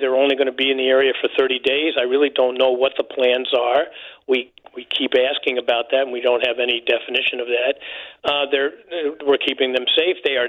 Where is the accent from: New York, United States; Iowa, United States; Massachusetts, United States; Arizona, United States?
New York, United States; I'm from Westchester County, outside of New York.